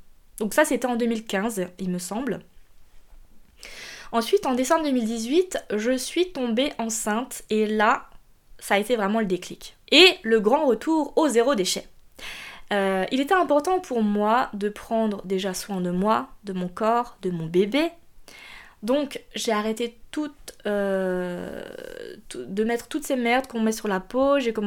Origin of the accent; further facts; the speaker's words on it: Grand Est, France; en tout cas chez nous en Alsace, mais je sais pas s'il y avait ça dans votre région